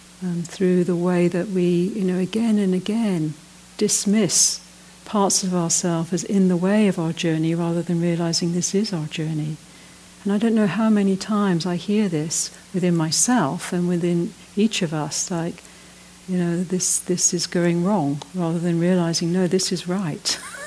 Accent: United Kingdom; And also I'm from Britain. You know, Britain has not, you know, they say I have an Irish father, so I also am actually Anglo-Irish

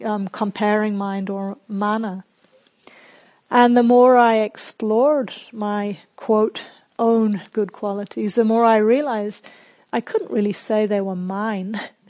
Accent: England, United Kingdom; also born or lived in New Zealand; now in Australia; I grew up in England and New Zealand, and in both of those countries, you do not blow your own trumpet

